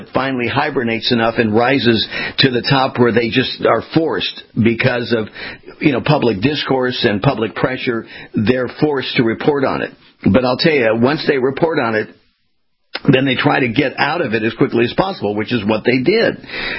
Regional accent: California, United States; I mean, I grew up choking in Southern California.

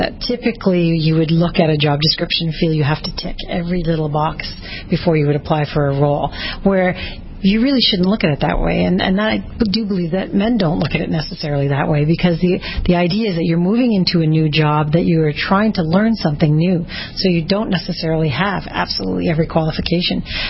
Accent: Canada; And I came from Canada in order to take on this role as CEO.

